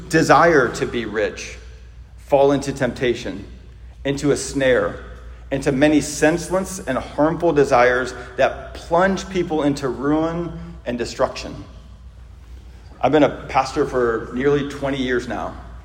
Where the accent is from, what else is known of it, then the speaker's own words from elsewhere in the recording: St. Louis, Missouri, United States; I'm from St. Louis, and a lot of grocery stores were leaving the sort of lower income neighborhoods and areas because they were too dangerous.